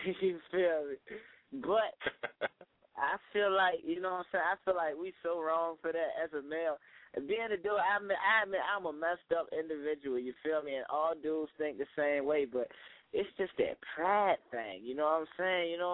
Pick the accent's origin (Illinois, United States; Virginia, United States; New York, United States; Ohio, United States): Virginia, United States; Norfolk; I'm from Norfolk, Virginia, but I'm in Baltimore, Maryland right now.